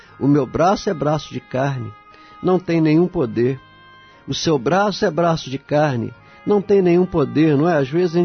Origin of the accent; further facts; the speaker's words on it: Espírito Santo, Brazil; Eu sou capixaba, né? Então lá na roça, eu sou da roça